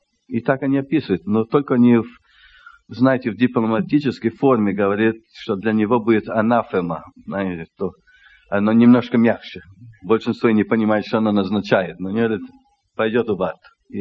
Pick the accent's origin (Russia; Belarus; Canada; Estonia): Canada; Montreal, Quebec; Это французская часть Канады, Квебек. То я там вырос, в городе Монтреале.